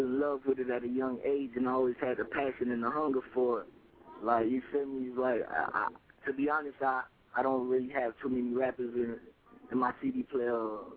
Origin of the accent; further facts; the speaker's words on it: Miramar, Florida, United States; Oh, I'm from Miramar. That's right on the edge of Dade County. You feel me? It's like the first city in Broward County.